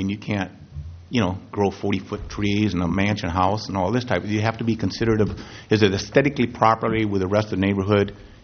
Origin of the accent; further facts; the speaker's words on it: California, United States; I came from Orange County, and they had what's called mansionizing of the areas.